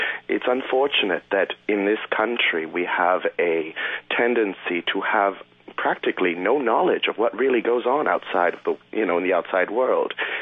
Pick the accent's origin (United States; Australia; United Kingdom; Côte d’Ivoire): Côte d’Ivoire; as a U.S. citizen, my mother's an American, my father's an Ethiopian. I was born and raised in Africa, in the Ivory Coast, actually.